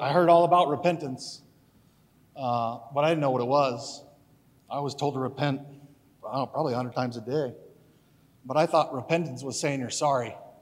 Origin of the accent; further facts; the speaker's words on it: Portland, Oregon, United States; born there; So anyway, I was born in Portland, Oregon, to a Christian family